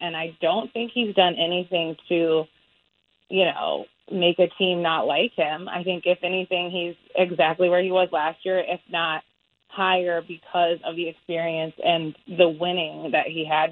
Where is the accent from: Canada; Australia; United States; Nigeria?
United States; Wisconsin; Yeah, I'm from Wisconsin, but I went to Northwestern.